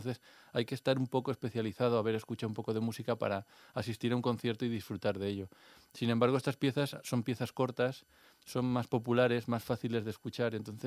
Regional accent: Valencia, Valencian Community, Spain; en mi barrio, donde yo soy del Cabañal, ahí había 3 bandas, ahora no sé si hay 4.

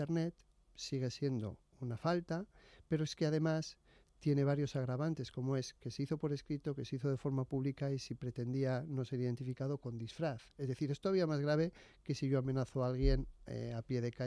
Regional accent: Portugalete, Basque Country, Spain; Yo soy de Portugalete, Bilbao, Vizcaya, vamos.

